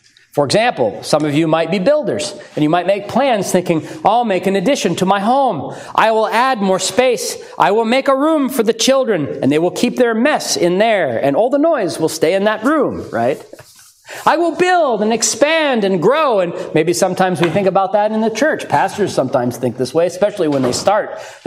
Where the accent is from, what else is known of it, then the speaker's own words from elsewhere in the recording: Lynden, Washington, United States; where I grew up in Linden, every year in the fair, they would have horses as part of the Northwest Washington Fair.